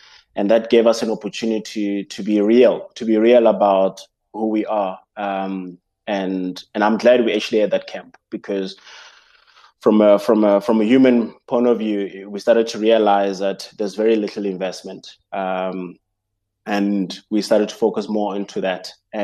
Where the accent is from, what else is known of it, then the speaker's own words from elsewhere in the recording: South Africa; we've gone through certain phases as a team, as South African, cricketing family or system